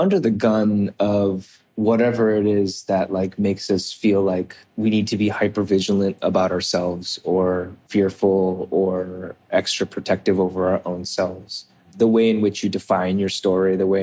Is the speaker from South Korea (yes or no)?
yes; South Korea; now in United States; it's because I'm Korean American, it's because I'm an immigrant that I'm this way.